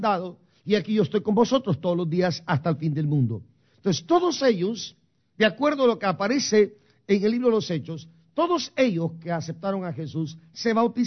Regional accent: Guatemala; now in San Francisco, United States; ese día me vine de Guatemala para los Estados Unidos. No fue sino que hasta cuando llegué a San Francisco

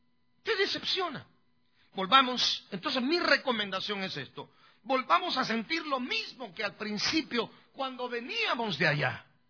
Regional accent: California, United States; born there; ¿Por qué tengo que irme del estado donde yo nací para otro lugar, para buscar una mejor vida?

